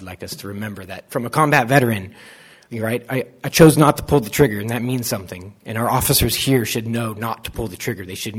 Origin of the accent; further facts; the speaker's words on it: California, United States; I grew up in Placer, Nevada County